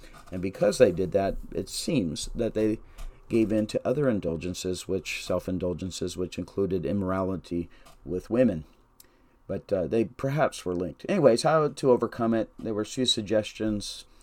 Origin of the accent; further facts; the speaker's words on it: United States; as particularly American Christians, that we not overuse our material abundance for our own pleasures